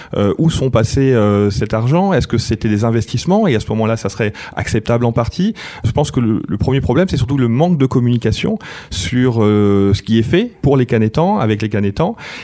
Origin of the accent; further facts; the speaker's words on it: Geneva, Switzerland; born there; Je suis né en Suisse, à Genève, parce que mes parents se sont rencontrés là-bas, mais il se trouve que ma mère est canétane.